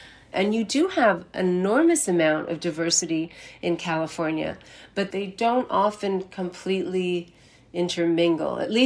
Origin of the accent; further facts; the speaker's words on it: South India, India; especially we are from South India and South India tends to be a little bit more conservative than, say, you know, cities like Delhi.